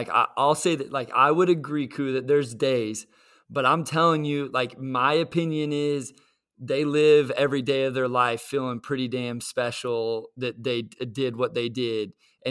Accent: Kansas, United States; So I grew up in Southwest Kansas, small little town, about 2,000 people.

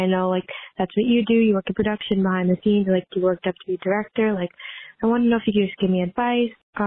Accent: New York, United States; I'm from New York.

